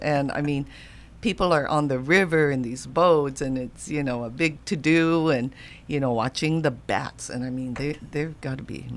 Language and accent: English; Hawaii, United States; And living, growing up in Hawaii, you know, I never put sunscreen as a child, and my parents never did.